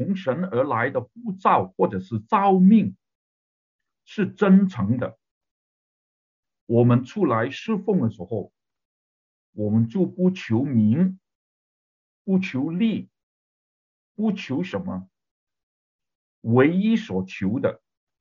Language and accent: Chinese; Hong Kong; 我们香港人就不用微信哈